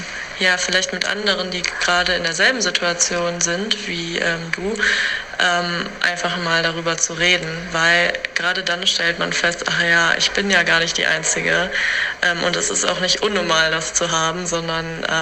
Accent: Eifel, Germany; Ich komme nämlich aus der Eifel und diese Serie spielt dort.

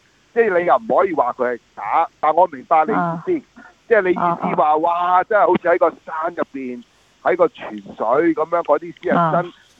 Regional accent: China; now in Australia; 因为我中国人

